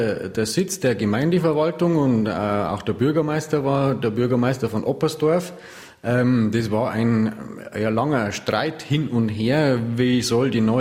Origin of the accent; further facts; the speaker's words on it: Pillenhofen, Bavaria, Germany; also born or lived in Regensburg; Ich bin 1978 in Regensburg geboren, also ganz nah hier von Lappersdorf, in Pillenhofen, einem kleinen Ort, aufgewachsen.